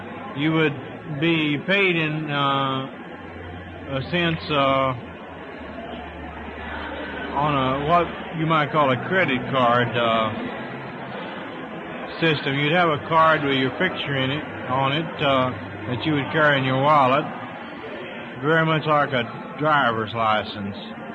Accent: Texas, United States; now in California, United States

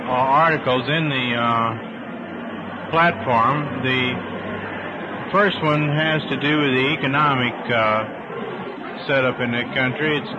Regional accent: Texas, United States; now in California, United States; Oh, I'm originally from Texas, and I've lived in California now for several years.

